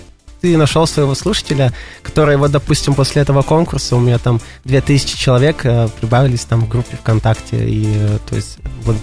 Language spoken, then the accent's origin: Russian; Sakha Republic, Russia; now in Yuzhno-Sakhalinsk, Russia; Не вообще отсюда. Родом с Сахи, а так живу в Южно-Сахалинске, да.